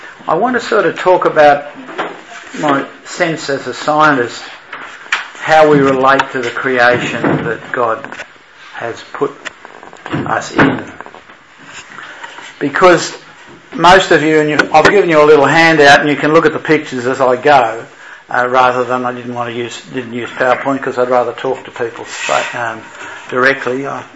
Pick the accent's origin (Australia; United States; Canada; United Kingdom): Australia; Tumbarumba, New South Wales; born there; I was born in Tumbarumba, so I'm sort of in the snowy region, I suppose, a long time ago.